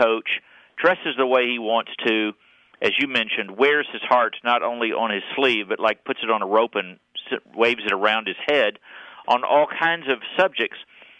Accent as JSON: {"language": "English", "region": "Texas", "country": "United States", "said": "Well, I'm from the Republic of Texas, yeah."}